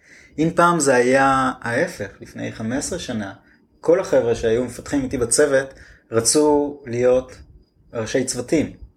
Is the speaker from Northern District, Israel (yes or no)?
yes; Neve Or, Northern District, Israel; גרתי בקיבוץ נווה, גדלתי בקיבוץ נווה אור